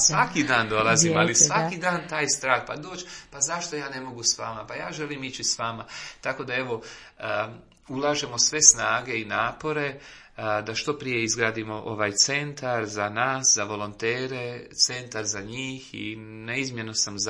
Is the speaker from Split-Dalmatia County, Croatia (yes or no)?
yes; Split-Dalmatia County, Croatia; ponosan sam što dolazim iz Hrvatske, ponosan sam što sam iz Splitsko-makarske nadbiskupije